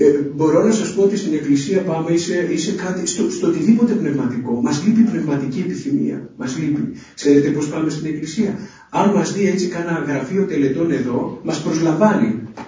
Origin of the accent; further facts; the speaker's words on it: Santorini, South Aegean, Greece; Θυμάμαι μια φορά στο νησί μου, σε ένα μοναστήρι, στη Σαντορίνη